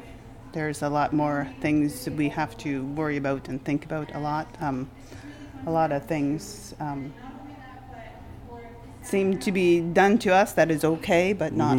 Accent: Ontario, Canada; I come from Chippewas of Nawash, near Shingaming, which is just north of here, north of Wyarton.

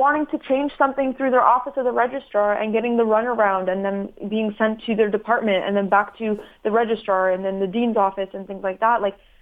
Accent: Syria; I'm a Middle Eastern, like, I'm from Syria. I was never raised on, like, taking medications and things like that.

